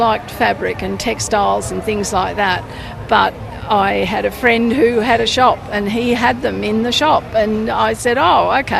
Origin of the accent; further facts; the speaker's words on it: Jervis Bay, New South Wales, Australia; Jervis Bay.